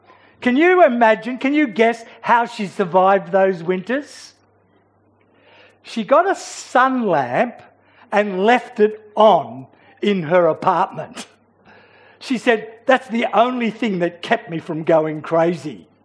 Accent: Sydney, New South Wales, Australia; I grew up in Sydney, in the city, and so I was never conscious of the absence of light.

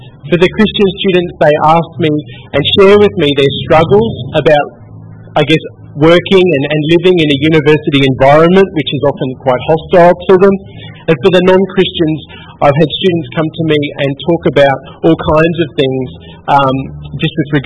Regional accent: Gympie, Queensland, Australia; I returned to my hometown of Gympie.

